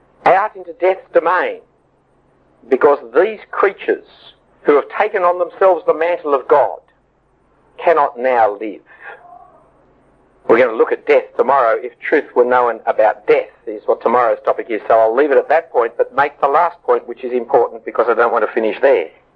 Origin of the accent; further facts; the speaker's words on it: Sydney, New South Wales, Australia; born there; I was born in Sydney and I think in English and I speak in English and I bear a Danish name and Danish good looks, but I'm not Danish at all.